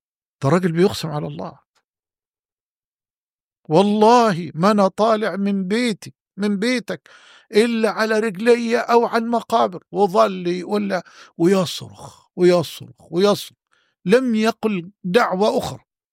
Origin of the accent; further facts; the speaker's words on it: Egypt; بقصة رجل عندنا في مصر